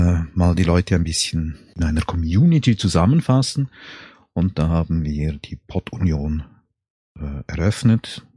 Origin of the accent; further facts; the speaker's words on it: Chur, Graubünden, Switzerland; born there; now in Zurich, Switzerland; Nee, 1964, also jetzt können die Zuhörer selbst rechnen. Also geboren bin ich in der Schweiz, hört man natürlich sofort, und zwar im Kanton Graubünden, im wunderschönen Chur. Ich bin verheiratet mit einem Mann, der aus Indonesien kommt und wohne im Moment in Zürich.